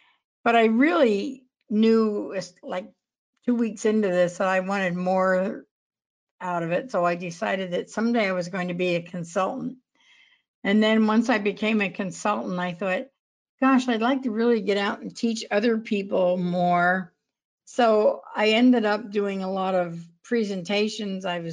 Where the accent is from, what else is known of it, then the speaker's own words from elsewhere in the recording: Pennsylvania, United States; So I grew up in Berks County, which is right next to Lancaster County, which is very heavily Pennsylvania Dutch.